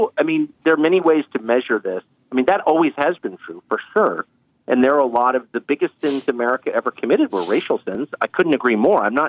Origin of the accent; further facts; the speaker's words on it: California, United States; I'm from Southern California. I'm 50.